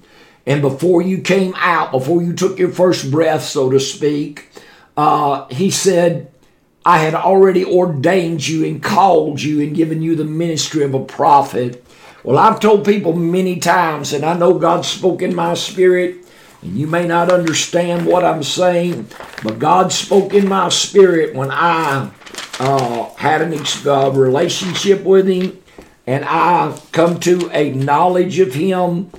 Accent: Warren, Ohio, United States; also born or lived in Nashville; I was born in Nashville, Tennessee. Pretty quick, we moved to Warren, Ohio, and he pastored a church up there.

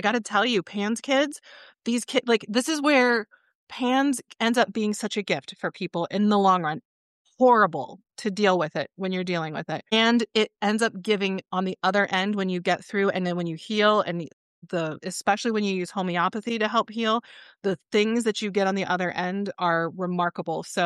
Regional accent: Ohio, United States; I'm not from Texas, but I grew up in Ohio. So, you know, Ohio State, you know, my blood bleeds scarlet and gray.

